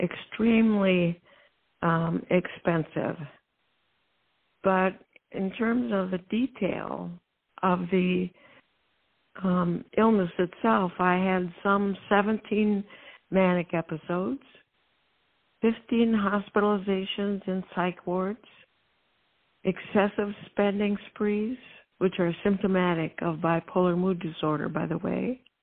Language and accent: English; La Crosse, Wisconsin, United States; moved away as an adult; I was raised in La Crosse, but left for 40 years. I first of all joined the Air Force